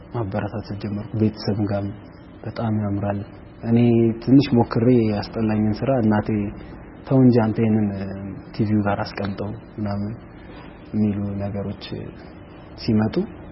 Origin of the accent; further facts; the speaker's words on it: Addis Ababa, Ethiopia; ወልጄ ያደኩት አዲስ አበባ ነው። ከኬጂ እስከ 10ኛ ክፍል ሰላም የህፃናት ማሳደጊያ መንደር ብዙዎች ያውቁታል። ታዋቂ ትምህርት ቤት ነው። እዛ ነው እስከ 10 የነበረኝን ትምህርት የጨረስኩት።